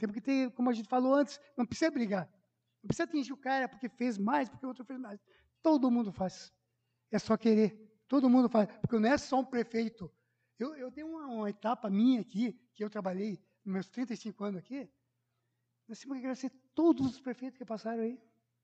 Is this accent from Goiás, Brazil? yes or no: no; Pejuçara, Rio Grande do Sul, Brazil; also born or lived in Santa Lúcia; nasci no, na ponte, a última ponte daqui que pertence a Pejuçara. E sou pejuçarense, nasci em Pejuçara. E eu vim em 84 para cá.